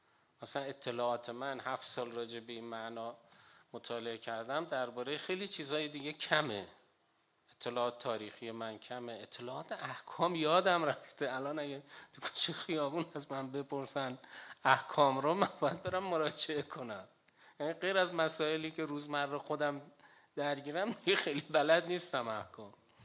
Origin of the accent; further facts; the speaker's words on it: Iran; گفتیم ما ایرانی هستیم اینا.